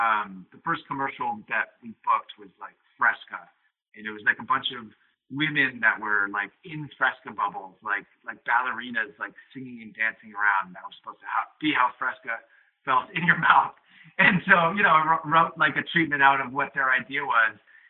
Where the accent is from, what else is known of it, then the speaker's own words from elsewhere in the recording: Cohasset, Massachusetts, United States; I grew up in Cohasset, Massachusetts. It's a picturesque little beach town about 40 minutes south of Boston.